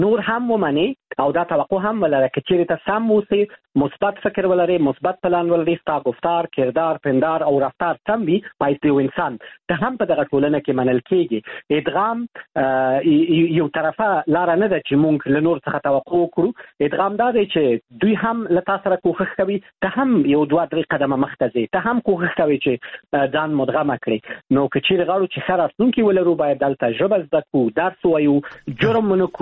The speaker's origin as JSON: {"language": "Pashto", "country": "Afghanistan", "said": "شرمېږم چې ووایم زه د افغانستان یم"}